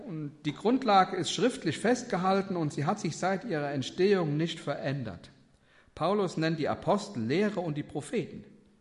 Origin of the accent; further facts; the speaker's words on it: Neunkirchen, Germany; now in Marienberg, Germany; unter dem Aufkleber steht immer noch Neunkirchen, wo ich herkomme. Mein Herz schlägt immer noch in Neunkirchen.